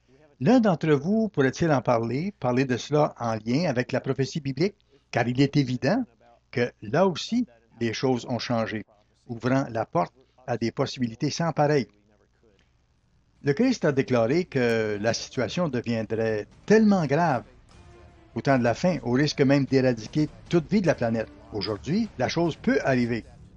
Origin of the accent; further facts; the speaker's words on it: Ohio, United States; also born or lived in Pennsylvania; j'ai grandi dans le Midwest, dans l'est du Midwest américain, en Ohio et en Pennsylvanie, dans les années 50-60.